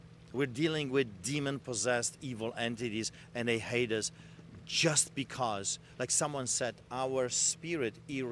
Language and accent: English; Poland; when I was growing up in Poland